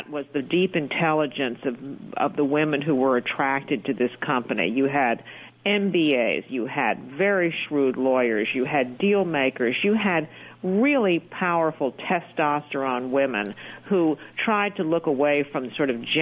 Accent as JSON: {"language": "English", "town": "San Antonio", "region": "Texas", "country": "United States", "tie": "born or raised there", "said": "I grew up in San Antonio, which is about 2 hours away from Houston, and it's a different world."}